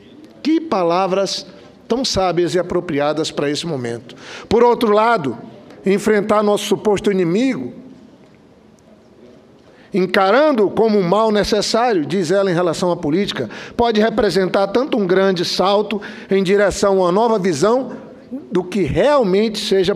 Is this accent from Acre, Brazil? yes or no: yes; Cruzeiro do Sul, Acre, Brazil; Hoje, uma menina de 17 anos tirou o segundo lugar da minha terra, do meu estado, lá de Cruzeiro do Sul